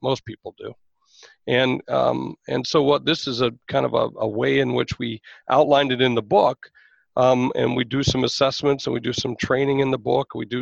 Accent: Sioux Falls, South Dakota, United States; You know, I'm originally from Sioux Falls. And when I was in Sioux Falls growing up as a young man in business

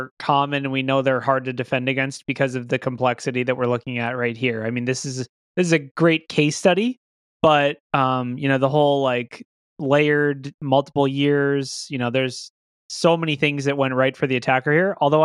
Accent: Florida, United States; No, I don't own any closed-toed shoes. I'm from Florida. I only have Crocs and flip-flops.

